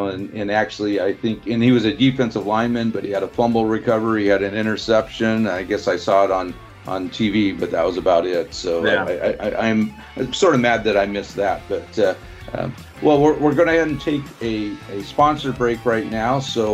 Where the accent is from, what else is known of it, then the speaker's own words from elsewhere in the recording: Wawa, Ontario, Canada; Yeah, no, I know in our area, you know, I grew up in Wawa